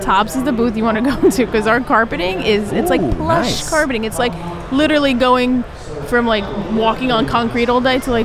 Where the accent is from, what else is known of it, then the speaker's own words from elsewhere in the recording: New York, United States; also born or lived in South Jersey; Because like I grew up in New York, and but I lived in South Jersey for 8 years as a newspaper reporter